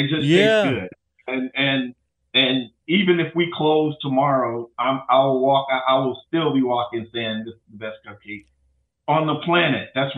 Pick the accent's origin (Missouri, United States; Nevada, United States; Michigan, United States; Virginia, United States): Missouri, United States; St. Louis; you know, I'm from St. Louis.